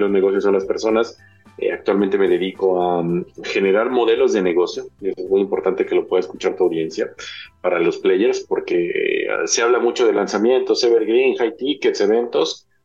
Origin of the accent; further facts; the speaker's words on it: Mexico; soy mexicano.